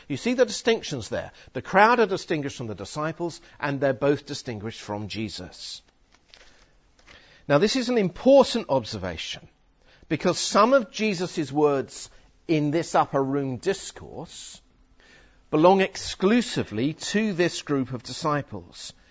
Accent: England, United Kingdom; I know we're English, but let's try and make an effort, all right?

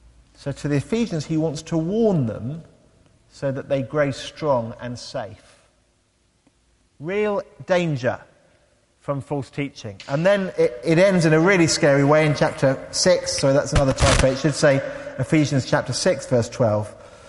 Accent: England, United Kingdom; so being an English tourist, I thought, I've got to go out and have a paddle.

